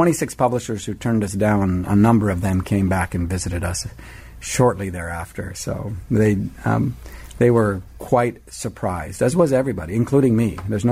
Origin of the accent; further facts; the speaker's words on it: Highlands, Papua New Guinea; also born or lived in Canada; now in Oregon, United States; My background is I'm Canadian-born, grew up in the highlands of New Guinea, missionary kid. Preacher's kid